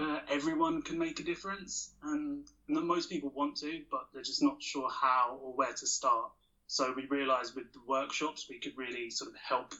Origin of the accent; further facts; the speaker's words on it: London, United Kingdom; Growing up in London